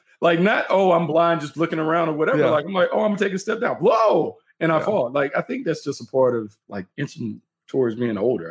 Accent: North Carolina, United States; because I'm from North Carolina, I'm so used to like brown and serve rolls.

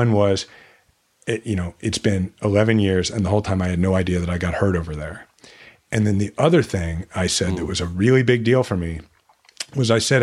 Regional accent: Kansas City, United States; I was going to become mayor of my hometown that I love. My kids are sixth generation Kansas Cityans.

